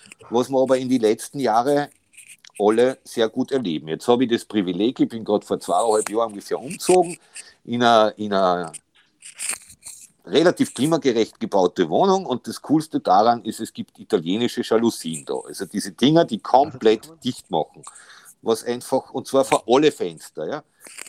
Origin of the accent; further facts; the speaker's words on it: Salzburg, Austria; ich bin in Salzburg aufgewachsen, da gibt es prinzipiell ein bisschen mehr Schnee, aber jetzt gibt es auch fast keinen mehr.